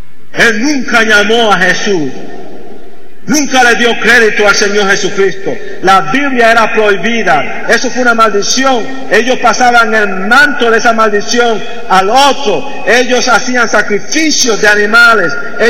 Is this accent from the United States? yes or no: yes; New York, United States; also born or lived in Puerto Rico; Nací en Puerto Rico y fui criado en Nueva York.